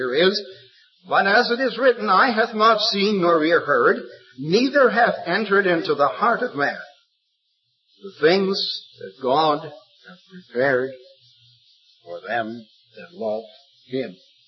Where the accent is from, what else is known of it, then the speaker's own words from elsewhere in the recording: Scotland, United Kingdom; being a Scotsman, I love a free newspaper in the morning